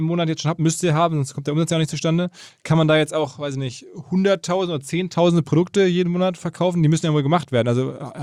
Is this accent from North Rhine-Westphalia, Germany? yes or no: yes; Essen, North Rhine-Westphalia, Germany; born there; in meinem Geburtsstadt in Essen.